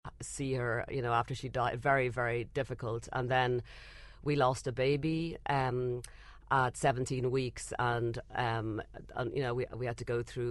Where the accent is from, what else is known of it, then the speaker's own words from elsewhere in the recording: Dublin, Leinster, Ireland; moved away as an adult; also born or lived in London; I grew up in Dublin. I worked as a very poor editor in London and publishing for many years.